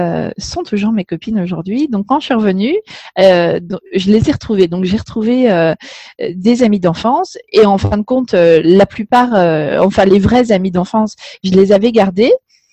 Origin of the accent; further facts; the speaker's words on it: Amsterdam, North Holland, Netherlands; J'ai grandi à Amsterdam puisque ma maman s'était mariée avec un Irlandais dans les années 80. Et donc, j'ai eu la grande chance de grandir ici.